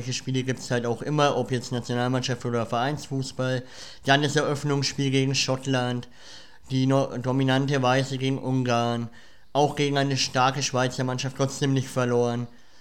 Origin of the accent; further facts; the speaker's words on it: Germany; Ich meine, okay, wir sind Deutsche, wir hatten viele schlechte Turniere.